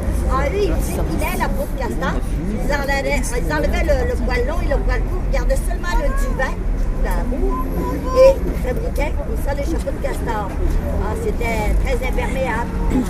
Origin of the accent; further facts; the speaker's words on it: Quebec, Canada; nous sommes arrivés du Canada hier. Ah, nous, on habite le nord du Québec, le nord-est du Québec, la région du Saguenay-Lac-Saint-Jean. On a un fjord comme en Scandinavie, le fjord de Saguenay.